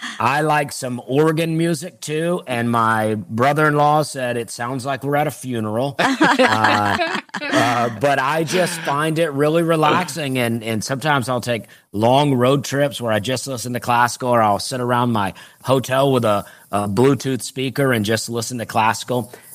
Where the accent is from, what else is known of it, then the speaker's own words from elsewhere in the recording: Alabama, United States; Well, I grew up in Alabama and I grew up in a trailer park.